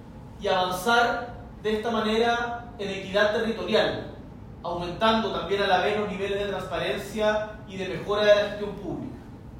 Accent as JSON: {"language": "Spanish", "region": "Magallanes", "country": "Chile", "tie": "born or raised there", "said": "Yo soy magallánico, nacido y criado en una comuna austral"}